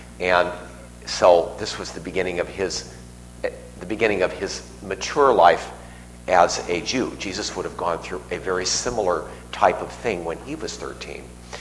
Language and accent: English; Los Angeles, California, United States; I grew up in Los Angeles, and my junior high school and high school was so big